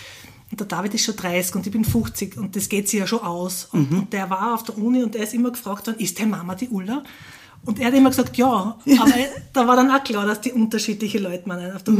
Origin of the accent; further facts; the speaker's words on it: Graz, Styria, Austria; born there; Nein, ich lebe in Andritz.